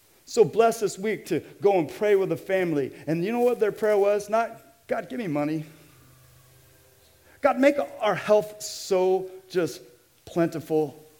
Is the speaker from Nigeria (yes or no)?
no; United States; I grew up in a Christian home. How could I do anything wrong? I'm American.